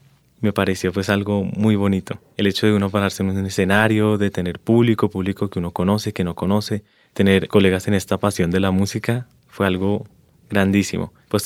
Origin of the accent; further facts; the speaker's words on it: Bogotá, Colombia; also born or lived in Rionegro, Antioquia; Colombiano totalmente, porque mi papá es de San Pelayo, Córdoba, mi mamá es del Charco, Nariño, y yo me crié entre aquí, en Bogotá, y en Río Negro, Antioquia. Entonces yo me siento pues por esa parte muy multicultural.